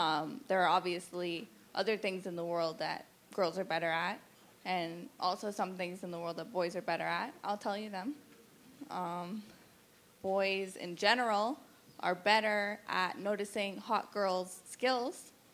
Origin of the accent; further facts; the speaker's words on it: Vancouver, British Columbia, Canada; I'm from Vancouver. I'm visiting my mom, my white mom. my mom's also white.